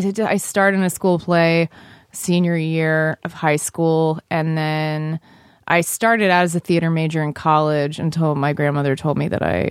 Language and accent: English; Texas, United States; now in New York, United States; I think growing up in Texas, there were no real examples of like, this is a path that you can pursue